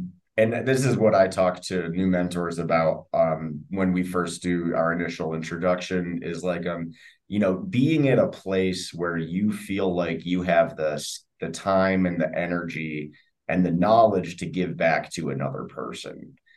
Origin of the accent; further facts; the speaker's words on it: United States; I'm from the States